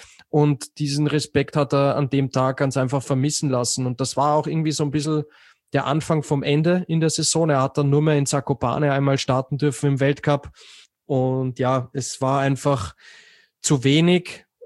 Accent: Austria; weil es mir als Österreicher auch ein Stück weit wehtut

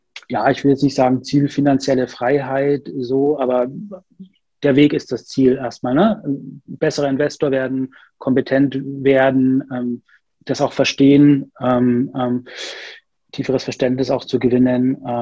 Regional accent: Nuremberg, Bavaria, Germany; now in Berlin, Germany; 35. Ursprünglich komme ich aus Nürnberg. Arbeite in Rostock, wohne aber auch in Berlin. Also eher nördlich hat es mich verschlagen.

